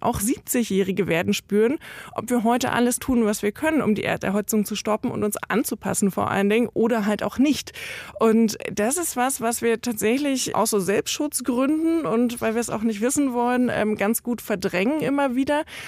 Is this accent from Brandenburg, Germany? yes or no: yes; Brandenburg, Germany; ich komme aus Brandenburg.